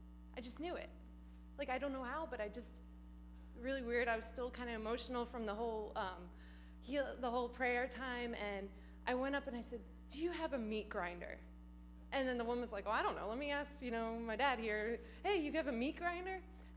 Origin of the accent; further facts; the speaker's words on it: Philadelphia, Pennsylvania, United States; We're from Philadelphia, and we were going to this church, and they prayed for us.